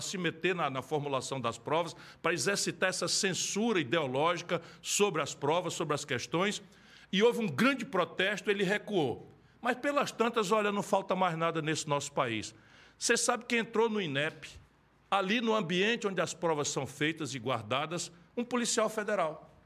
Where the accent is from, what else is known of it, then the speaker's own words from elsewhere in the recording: Sobral, Ceará, Brazil; Opa! A minha terra. Eu fico tentando explicar para o pessoal que Sobral é o centro do universo